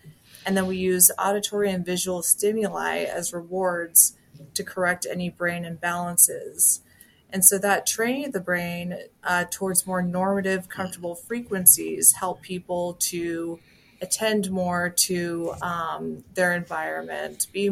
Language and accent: English; Los Angeles, California, United States; So like growing up in Los Angeles, I remember passing by homeless people as a kid